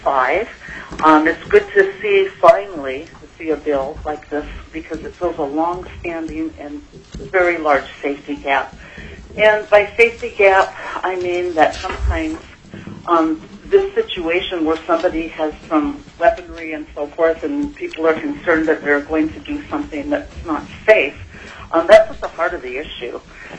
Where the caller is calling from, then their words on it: Anchorage, Alaska, United States; I'm calling from Anchorage.